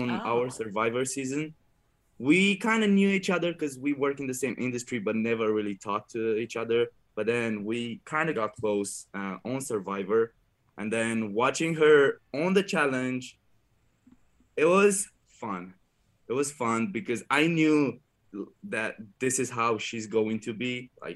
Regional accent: Romania; but I'm coming from Romania, from a poor village, and I grew up really happy.

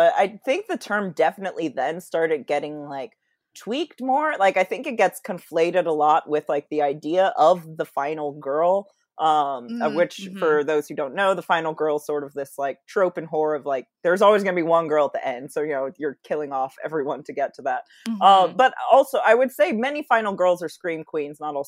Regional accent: Seattle, Washington, United States; not just because it was set where I grew up in Seattle and the peninsula.

